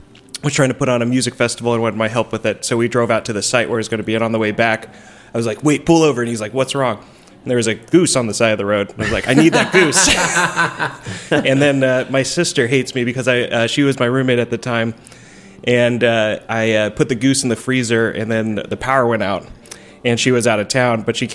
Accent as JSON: {"language": "English", "town": "Bloomington", "region": "Indiana", "country": "United States", "tie": "born or raised there", "said": "So when I lived in... I grew up in and around Bloomington, Indiana."}